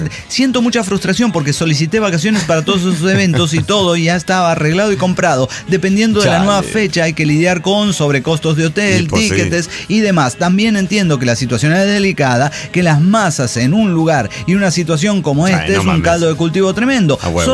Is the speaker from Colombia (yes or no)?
yes; Manizales, Caldas, Colombia; el cura proxenete y yo somos de Manizales.